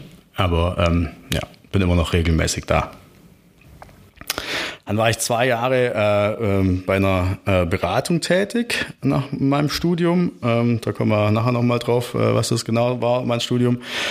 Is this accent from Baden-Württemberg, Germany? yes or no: yes; Bad Waldsee, Baden-Württemberg, Germany; Ich komme aus dem schönen Oberschwaben, genauer aus Bad Waldsee.